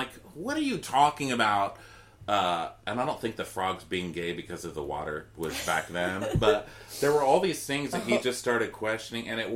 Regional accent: Texas, United States; Okay, because I'm from Texas. So, my family lived in Austin for a while.

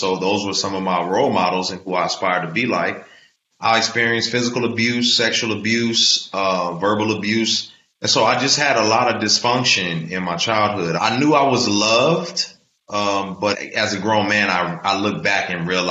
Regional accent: San Diego, California, United States; also born or lived in Houston, Texas / Denver, Colorado; I was born in Houston, Texas. I was there probably till around 4, moved to Denver, Colorado. And then as my mom was trying to get on her feet, she sent me to San Diego, and I was there on and off until I was 13.

